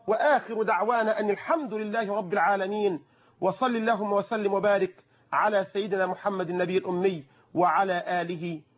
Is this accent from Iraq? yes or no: no; Egypt; بلدنا مصر